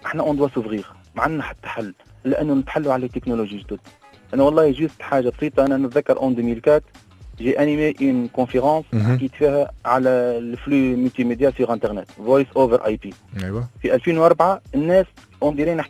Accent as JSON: {"language": "Arabic", "country": "Tunisia", "said": "نقول له بون عندنا في تونس بنوك"}